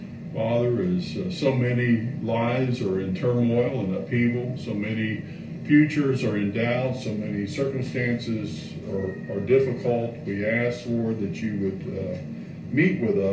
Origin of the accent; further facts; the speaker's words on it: Fairhope, Alabama, United States; But I noticed that he is a music minister in my hometown, Fair Hope, Alabama.